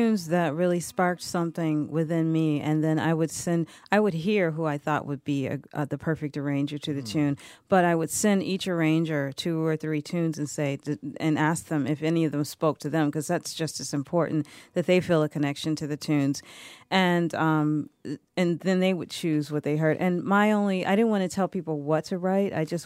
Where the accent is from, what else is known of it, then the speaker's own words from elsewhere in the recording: Detroit, Michigan, United States; it was more than just my parents and growing up in Detroit.